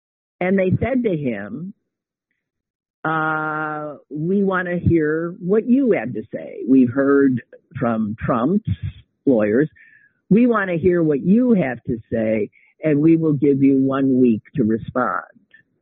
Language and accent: English; United States; It's hard to stand up proud. I'm an American.